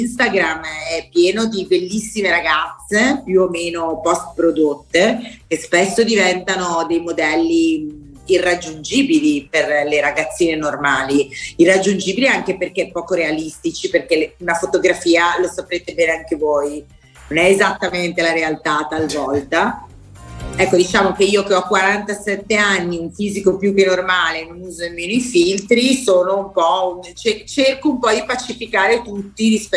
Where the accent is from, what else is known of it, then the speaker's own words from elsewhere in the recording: Brescia, Lombardy, Italy; Sono di Brescia, lo so.